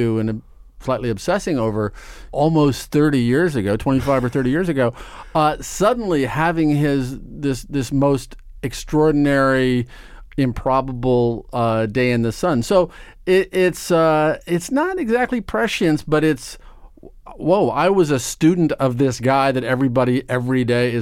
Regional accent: Omaha, Nebraska, United States; I grew up in Nebraska. I grew up in Omaha, Nebraska, and went to public high school and a very normal, lovely, trouble-free life.

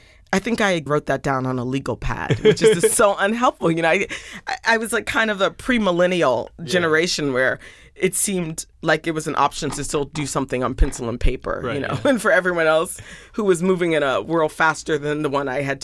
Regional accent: Indiana, United States; born there; I was born in Indiana. My mom's a geographer, so we moved around a lot.

